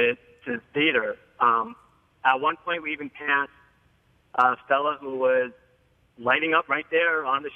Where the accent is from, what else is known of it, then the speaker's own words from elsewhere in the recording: New York, United States; I grew up in New York. I've gone to the city all the time.